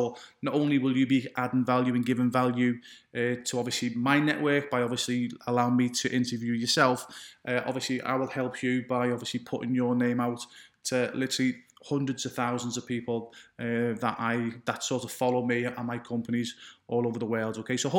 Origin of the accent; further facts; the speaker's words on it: Liverpool, North West England, United Kingdom; born there; I was born in Liverpool, England.